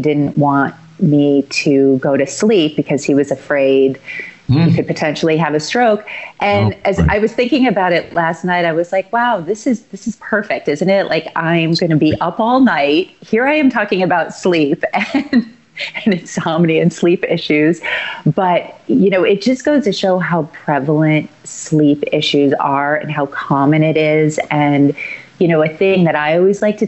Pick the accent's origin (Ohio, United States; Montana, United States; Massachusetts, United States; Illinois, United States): Illinois, United States; Chicago; I grew up in Chicago and went to high school in Barrington. So it's a northwest suburb of the city. So 45 minutes northwest of Chicago. So born and raised in Chicago, grew up showing horses